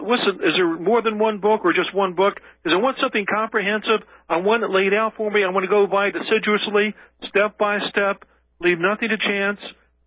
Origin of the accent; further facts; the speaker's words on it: Virginia, United States; now in Maryland, United States; Well, listen, I live in Maryland. I'm from Virginia originally.